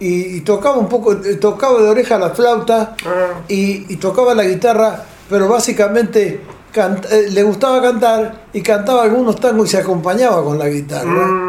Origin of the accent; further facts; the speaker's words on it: Concordia, Entre Ríos, Argentina; se dio la casualidad que en mi pueblo, en Concordia, y lo nombro porque lo quiero mucho a mi pueblo